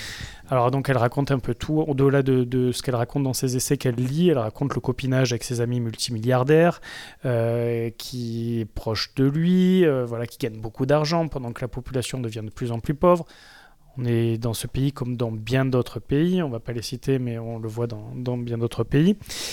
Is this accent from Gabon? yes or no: no; France; nous, en tant que Français, on va lui dérouler le tapis rouge